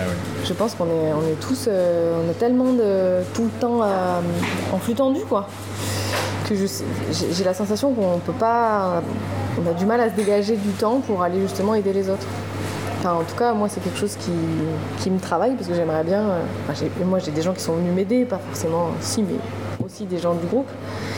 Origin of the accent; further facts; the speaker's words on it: Chambéry, Auvergne-Rhône-Alpes, France; Je suis savoyarde, je suis née à Chambéry. Et on est arrivé là en 2011.